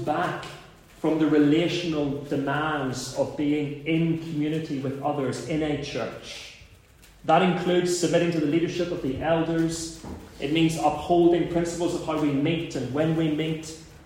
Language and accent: English; Northern Ireland, United Kingdom; that's just me, that's my culture. I'm from Northern Ireland.